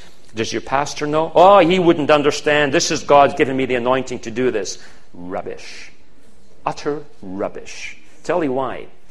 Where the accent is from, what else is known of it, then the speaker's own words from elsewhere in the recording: Scotland, United Kingdom; I come from Scotland, as you obviously know now. The large part of my background is Celtic.